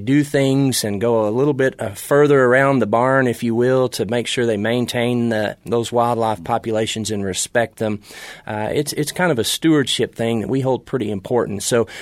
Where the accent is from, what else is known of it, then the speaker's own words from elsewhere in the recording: Rush Springs, Oklahoma, United States; the horny toad, I used to call it, growing up in Rush Springs.